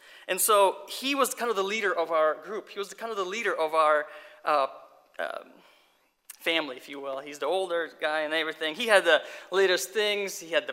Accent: State College, Pennsylvania, United States; So, growing up in State College, this picture was taken on the back of Calvary Church, the first church where the Russian church gathered.

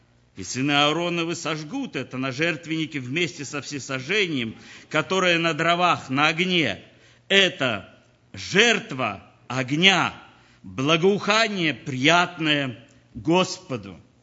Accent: Ukraine; Я тоже украинец.

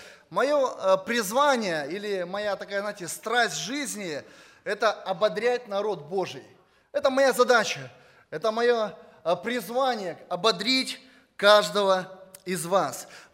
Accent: Irkutsk, Irkutsk Oblast, Russia; я сам коренной сибиряк, родился в городе Иркутске, рядом озеро Байкал, соседи Улан-Удэ, Чита, Красноярск, Алтай. Сибиряк коренной

